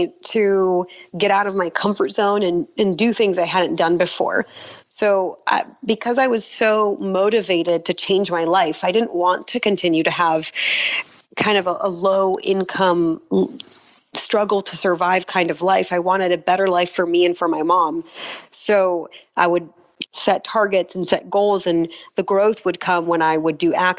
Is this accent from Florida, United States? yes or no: yes; Florida, United States; also born or lived in Israel; my family immigrated to Florida when I was six from Israel, and I really grew up in a very low income family.